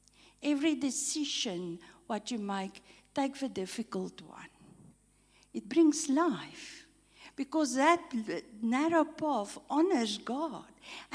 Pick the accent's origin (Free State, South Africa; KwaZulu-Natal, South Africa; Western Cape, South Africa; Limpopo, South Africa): Free State, South Africa; Our family are in Bloemfontein. We're actually coming from the Free State.